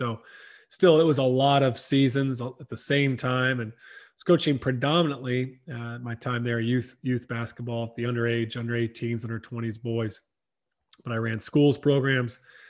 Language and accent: English; South Carolina, United States; But yeah, I grew up in South Carolina, not too far from you, you know